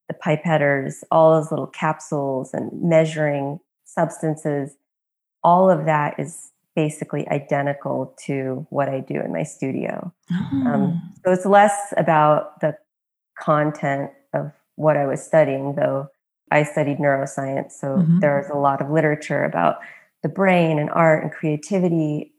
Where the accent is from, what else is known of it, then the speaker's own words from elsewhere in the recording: San Luis Obispo, California, United States; now in Los Angeles, United States; I am originally from Los Angeles, and I was mainly raised in a small town called San Luis Obispo, which is on the central coast of California. And I'm back in LA now.